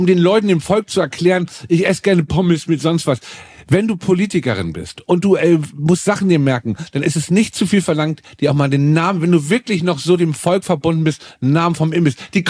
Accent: Düsseldorf, North Rhine-Westphalia, Germany; Das ist für mich als Düsseldorferin.

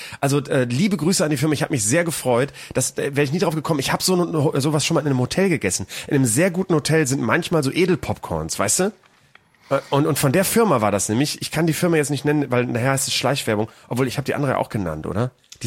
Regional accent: Bremen, Germany; in meiner alten Heimat in Bremen

